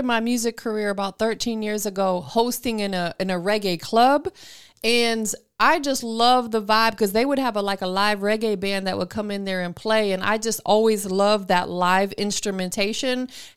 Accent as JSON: {"language": "English", "region": "Florida", "country": "United States", "said": "Yeah, you would love Miami. It's a whole vibe. I'm from Florida."}